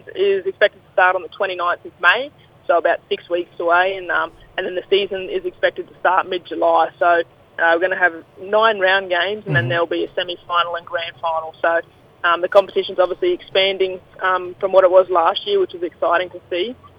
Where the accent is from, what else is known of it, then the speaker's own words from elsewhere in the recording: St. Paul Village, Queensland, Australia; I'm from St. Paul Village, Moa Island, up in the Torres Strait. That's where my uncle's from. Also got bloodline out to Murray Island, Darnley and Mabiog as well.